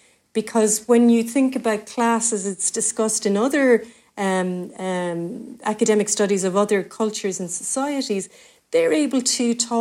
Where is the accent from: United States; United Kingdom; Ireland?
Ireland; Cork, Munster; we're both from Cork City, Mick, and that's a very small, tight-knit community.